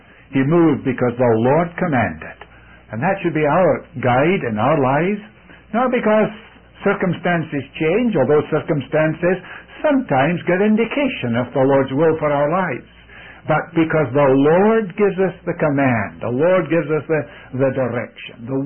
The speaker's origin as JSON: {"language": "English", "region": "Scotland", "country": "United Kingdom", "tie": "born or raised there", "also_born_or_lived": "India", "said": "I was born in India. The first 5 years of my life were spent in India with my parents, who were missionaries there. And then I was taken to Scotland at the age of five."}